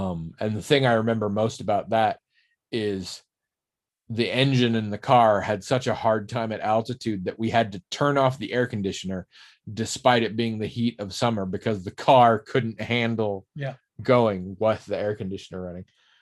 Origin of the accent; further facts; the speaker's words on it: Oregon, United States; Because they're not all the same by any stretch, even different parts of it. I grew up in Oregon.